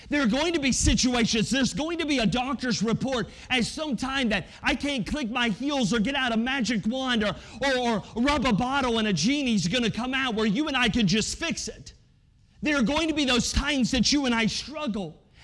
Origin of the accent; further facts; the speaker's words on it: the South, United States; also born or lived in West Virginia; now in California, United States; Now, I don't know about you, but I grew up in the South. Gasoline's a little bit cheaper in the South.